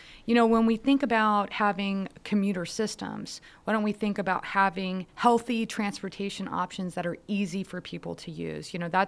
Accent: San Antonio, Texas, United States; I grew up here in San Antonio. I grew up in deep in the Southeast Side, and we didn't have bike share at that time, and I couldn't afford a bike.

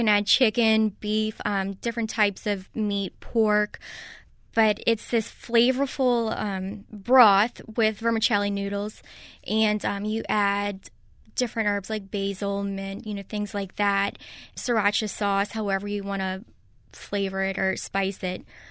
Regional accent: United States; I was a little bit apprehensive about what their reaction would be to me as an American

